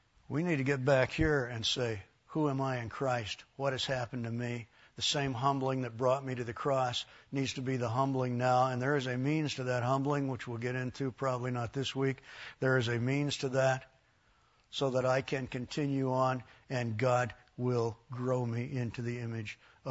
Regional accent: California, United States; Judy and I grew up in Southern California. I think I've even mentioned this just sitting in a class in here. Grew up in Southern California, amidst thousands of acres of orange trees.

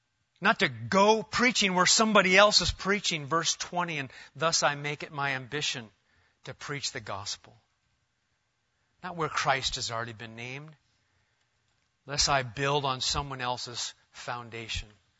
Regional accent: Omaha, Nebraska, United States; Now I'm from Omaha, so I'm taking that as a sign. That sign right there. I've driven from Omaha to Worcester before.

